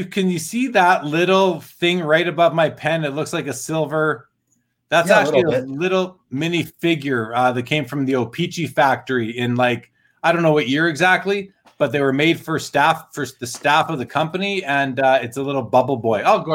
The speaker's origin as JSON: {"language": "English", "country": "Canada", "tie": "born or raised there", "said": "Orv says that there's a card show in my hometown in a couple of weeks. That is true. It's a one day on Sunday. I'm sure you're not going to cross the border into Canada for it, Ryan"}